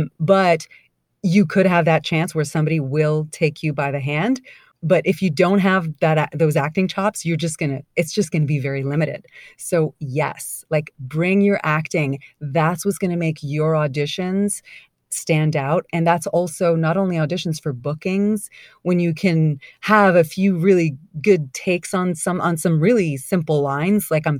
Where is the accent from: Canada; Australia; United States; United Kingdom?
Canada; Montreal, Quebec; I'm originally from Montreal, which is a bilingual town. Like, people speak French and English